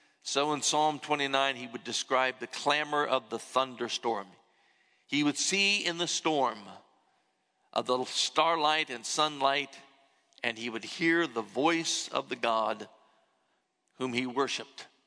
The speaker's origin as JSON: {"language": "English", "region": "Ohio", "country": "United States", "tie": "born or raised there", "said": "And reminded me when I was a boy growing up in Ohio, I know this is strange, but I used to love summer thunderstorms."}